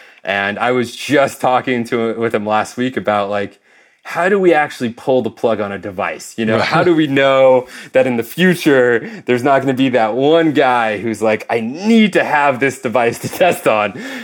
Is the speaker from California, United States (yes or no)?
yes; Long Beach, California, United States; because I'm from Long Beach, California.